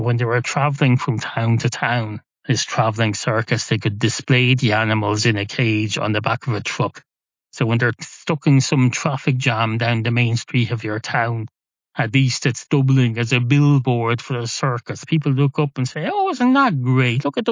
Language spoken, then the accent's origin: English; Ireland; You're thinking, he's not from England. And that's correct. I'm not from England. This was in Ireland.